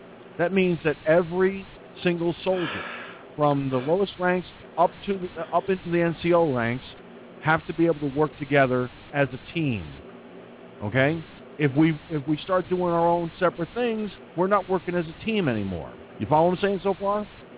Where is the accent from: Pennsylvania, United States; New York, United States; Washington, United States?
New York, United States; Peekskill; Back in my hometown, at the time, the city of Peekskill, New York, wanted to put up surveillance cameras throughout the city of Peekskill.